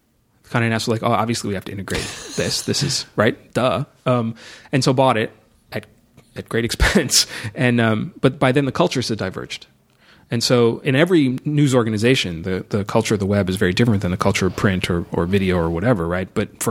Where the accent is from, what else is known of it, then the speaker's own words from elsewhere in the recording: Los Angeles, California, United States; in Los Angeles.